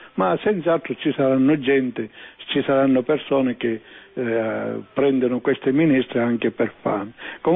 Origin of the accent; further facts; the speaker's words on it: Favara, Sicily, Italy; molto sentito nel mio paese a Favara, provincia di Agrigento